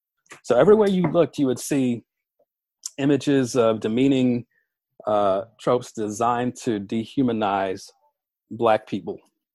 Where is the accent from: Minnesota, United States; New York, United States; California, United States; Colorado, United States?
New York, United States; I growing up in South Jamaica, Queens, my family lived on a block where a corner.